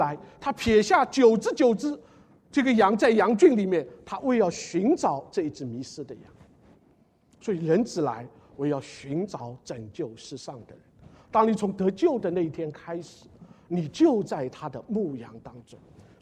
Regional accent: China; 我从大陆来到这里的时候

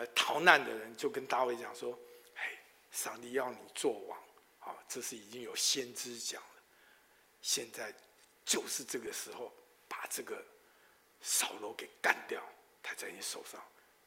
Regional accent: Taiwan; 因为他湖南人，我台湾长大，他讲话的口音湖南口音我根本听不懂

